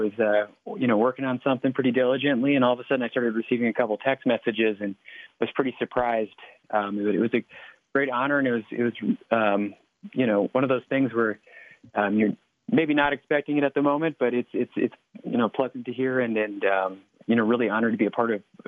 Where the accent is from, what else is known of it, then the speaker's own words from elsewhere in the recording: Milwaukee, Wisconsin, United States; Well, so I'm originally from the Milwaukee, Wisconsin area, and I've grown up in the urban area of my entire life and been an urban Indian.